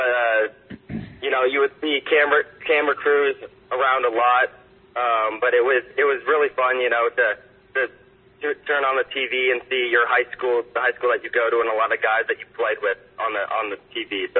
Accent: Las Vegas, Nevada, United States; So I was born in Las Vegas, Nevada. Went to Bishop Gorman High School, grew up, family of five kids

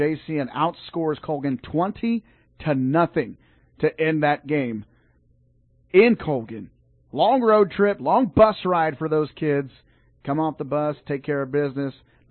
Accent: United States; no, ma'am, I am not. I'm from Jackson County.

